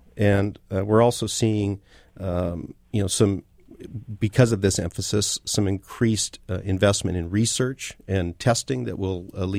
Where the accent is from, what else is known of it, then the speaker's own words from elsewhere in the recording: Seattle, Washington, United States; I grew up in Seattle playing youth football through the Boys and Girls Club and started playing when I was 8 years old.